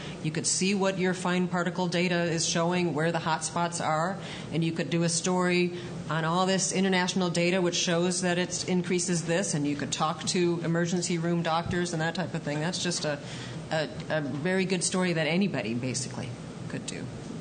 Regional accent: California, United States; And we're from Southern California, so we hear more about it, I think, than most of the public does.

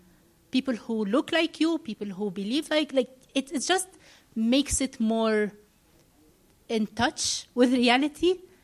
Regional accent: Egypt; Someone should choose if I am from Egypt, if I want to be the one covering the Middle East, for example, or Egypt, I should choose to do that, not because I am Egyptian, but because I choose to do it.

